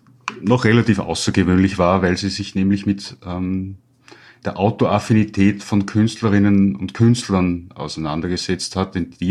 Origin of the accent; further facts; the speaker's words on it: Upper Austria, Austria; born there; dass ich als gebürtiger Oberösterreicher natürlich im Alter von circa 19, 20 Jahren einmal zu dem Vierkanthof von Thomas Bernhard in Ohlsdorf in Oberösterreich gefahren bin.